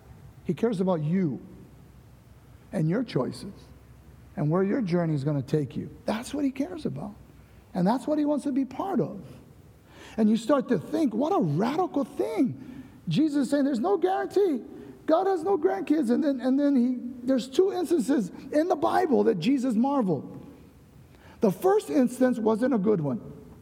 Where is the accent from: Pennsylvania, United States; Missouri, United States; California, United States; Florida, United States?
California, United States; when I was a little kid growing up in Cali as a housing kid, street kid